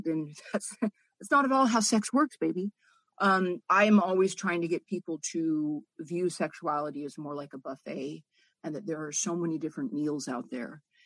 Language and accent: English; San Francisco, California, United States; born there; I was born in San Francisco.